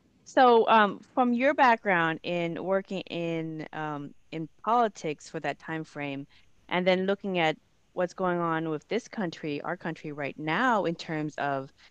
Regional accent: United States; now in Seattle, United States; I mean, I'm American. I live here in Seattle, Washington.

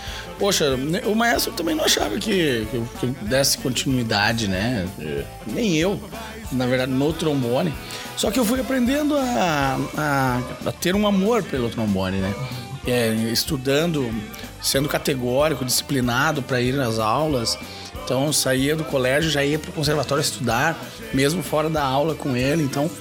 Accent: São Joaquim, Santa Catarina, Brazil; aos 13 anos, eu fiz conservatório de música em São Joaquim, Santa Catarina, minha cidade natal

